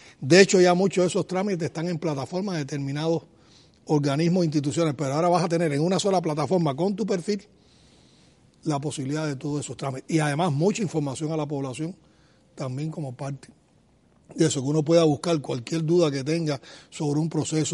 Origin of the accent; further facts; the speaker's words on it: Cuba; eso es otro de los orgullos que uno siente como cubano